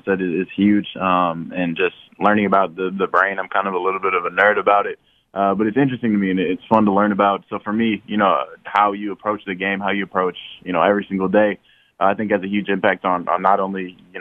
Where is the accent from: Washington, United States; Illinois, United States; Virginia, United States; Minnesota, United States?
Minnesota, United States; Marshall; growing up in Marshall, being able to, you know, grow and develop in Fargo-Moorhead community.